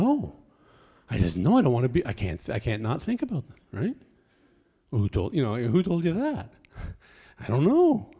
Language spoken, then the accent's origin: English; Stoney Creek, Ontario, Canada; I come from Stony Creek, which borders Hamilton.